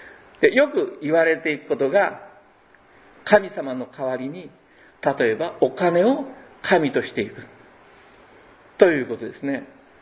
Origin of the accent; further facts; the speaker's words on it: Fukuoka, Japan; born there; 私、福岡県で生まれたので、太宰府天満宮というのがあるんですね。